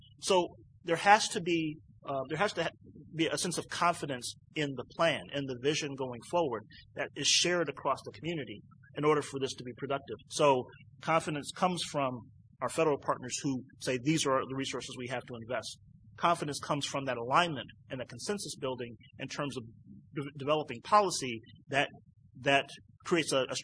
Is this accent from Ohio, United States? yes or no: yes; Cleveland, Ohio, United States; I'm from Cleveland, so I kind of bring the Cleveland perspective to state government policy.